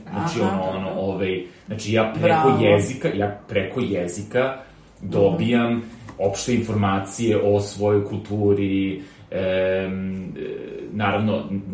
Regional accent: Belgrade, Serbia; onda ovaj, mislim, ja sam Beograđanin.

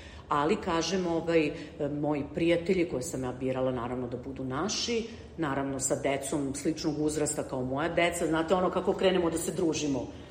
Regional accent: Serbia; now in Austria; mi smo iz Srbije, mi smo ovde stranci

